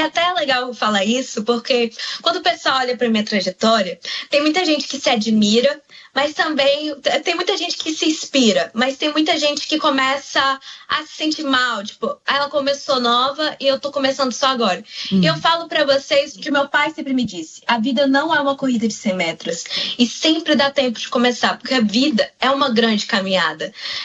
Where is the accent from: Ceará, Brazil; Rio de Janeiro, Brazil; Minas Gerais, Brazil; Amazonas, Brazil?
Amazonas, Brazil; Apuí; born there; E eu nasci em Apuí, e quando eu morava lá